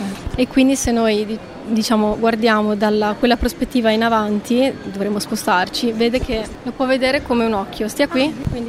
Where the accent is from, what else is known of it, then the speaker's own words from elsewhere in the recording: Modena, Emilia-Romagna, Italy; Io sono di Modena, Emilia Romagna.